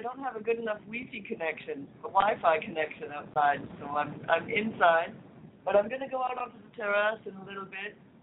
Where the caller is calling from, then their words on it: Vancouver, British Columbia, Canada; I'm calling now from Vancouver. Last week I was in Paris, and now I'm in Vancouver.